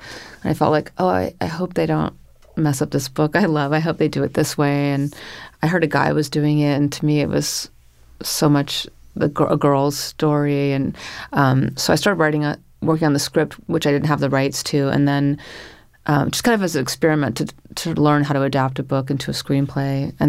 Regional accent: California, United States; now in New York City, United States; Yeah, I grew up in Northern California, but I...

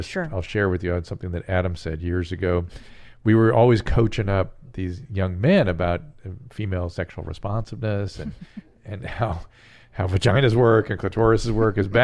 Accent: Ukraine; I'm from the Ukraine and whatever.

